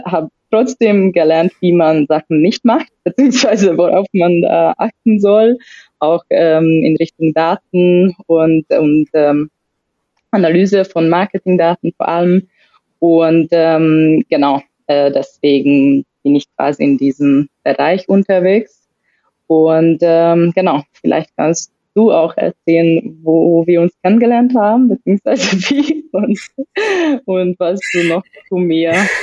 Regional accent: Hungary; komme ursprünglich aus Ungarn, bin schon 30 plus

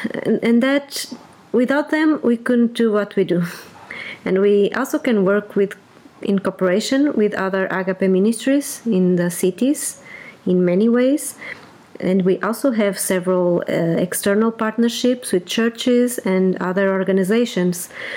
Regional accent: Porto, Norte, Portugal; English is a second language; now in Lisbon, Portugal; So I'm Portuguese, born and raised in Portugal. I'm 40 years old now.

